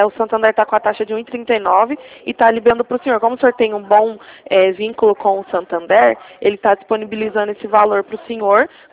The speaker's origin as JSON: {"language": "Portuguese", "town": "Ribeirão Preto", "region": "São Paulo", "country": "Brazil", "said": "eu sou de Ribeirão Preto."}